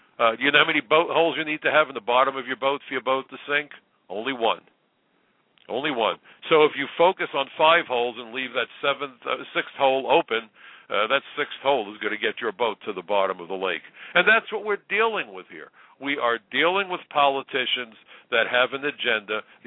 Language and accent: English; New York City, New York, United States; New York is my town. I was born and raised here, went to Brooklyn College. I am a New Yorker.